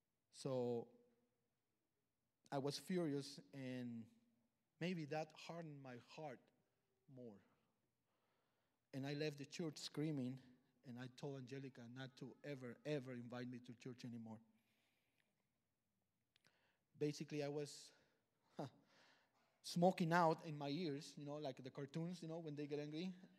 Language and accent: English; Mexico; I'm from Mexico, and I have been attending FBC for almost a year.